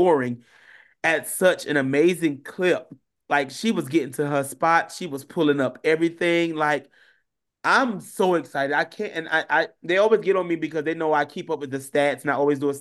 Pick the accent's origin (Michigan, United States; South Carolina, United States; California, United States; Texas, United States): South Carolina, United States; obviously, because I'm from South Carolina